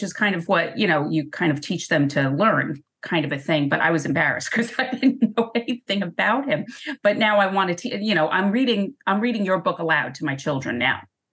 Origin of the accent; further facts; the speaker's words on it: Ireland; I'm never going to say it right. I'm Irish. We pronounce Jerzy.